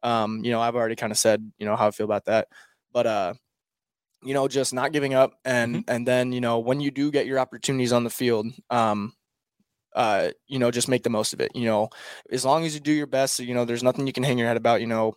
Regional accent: Nebraska, United States; But you know, Nebraska is different. You know, I'm from Nebraska.

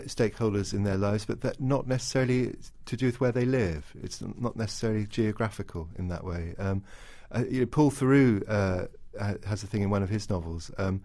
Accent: Hong Kong; I mean, I grew up in Hong Kong and first travelled through London in the 70s

